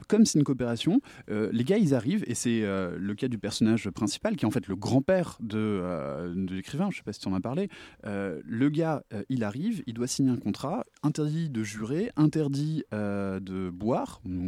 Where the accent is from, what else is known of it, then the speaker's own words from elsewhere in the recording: France; Et de toute façon, même en tant que Français, je connais pas l'histoire du Canada